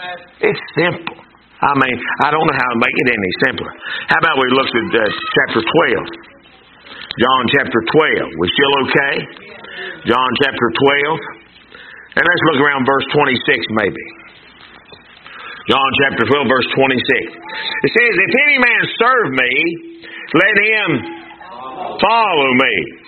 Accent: Winona, United States

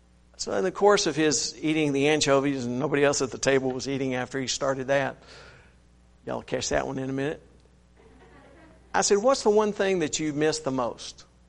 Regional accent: Texas, United States; I'm from Texas. I got a whole different culture from you people.

